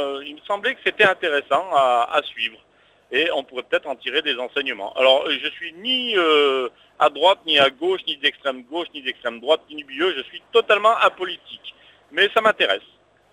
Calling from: Grenoble, Auvergne-Rhône-Alpes, France; de Grenoble

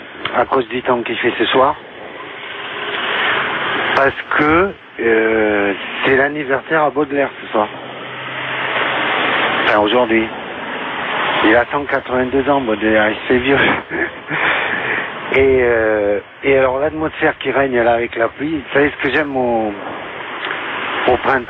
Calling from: Bordeaux, Nouvelle-Aquitaine, France; Je suis Cour d'Albret, je ne sais pas si vous connaissez Bordeaux. En face du musée des Beaux-Arts.

